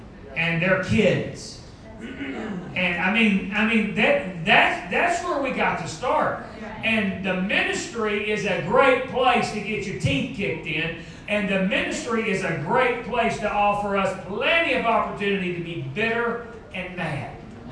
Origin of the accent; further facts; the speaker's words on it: Fort Smith, Arkansas, United States; Brother Lumpkin was my pastor growing up in Fort Smith, Arkansas, and he said this.